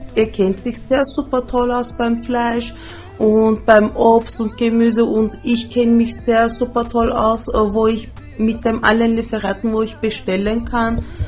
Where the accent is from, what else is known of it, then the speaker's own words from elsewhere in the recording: Vienna, Austria; born there; German is a second language; Ja, wir sind aus Wien. Ich bin auch in Wien geboren, in Favoritenstraße.